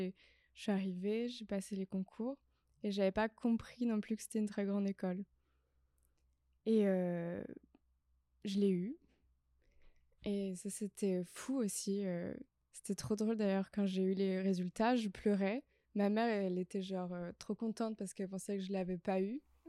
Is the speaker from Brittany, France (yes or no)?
yes; Pontivy, Brittany, France; Moi je suis bretonne aussi de base. Mais plutôt de Centre-Bretagne et de Pontivy d'ailleurs, voilà, qui est vraiment le milieu de la Bretagne.